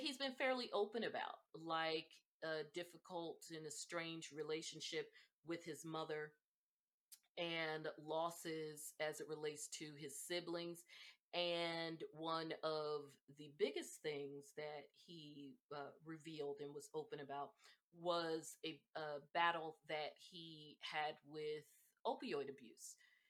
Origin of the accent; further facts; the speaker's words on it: East Coast, United States; I'm from the East Coast, so I definitely saw at least the husband's career from the very beginning.